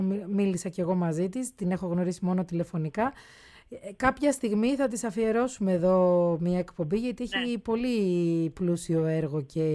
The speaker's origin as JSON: {"language": "Greek", "region": "Peloponnese", "country": "Greece", "said": "γιατί και εγώ κατάγομαι από την Αρκαδία"}